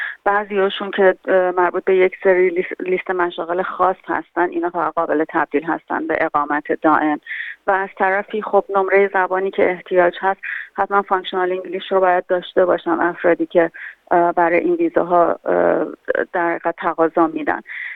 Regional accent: Iran; ما هم ایرانی هستیم،

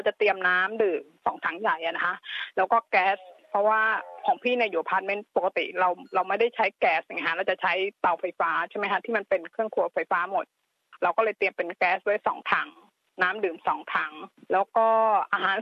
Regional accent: Bangkok, Thailand; ด้วยความที่พี่เป็นคนกรุงเทพไม่เคยเจอพายุแรงๆ

